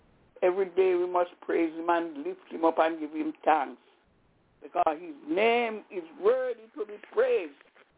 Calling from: Albany, New York, United States; I'm calling from Albany in New York.

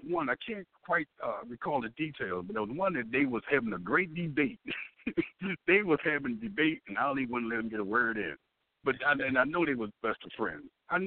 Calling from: Baltimore, Maryland, United States; I'm calling from Baltimore.

